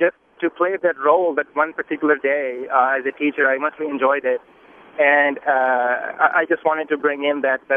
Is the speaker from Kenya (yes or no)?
no; India; I'm from India.